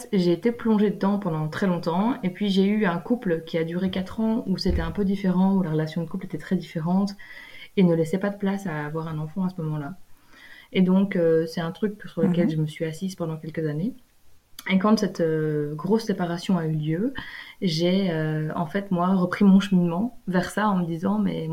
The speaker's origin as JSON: {"language": "French", "country": "Belgium", "moved": "as an adult", "said": "En fait, j'ai déménagé de Belgique justement de par mon statut de maman solo il y a 9 mois."}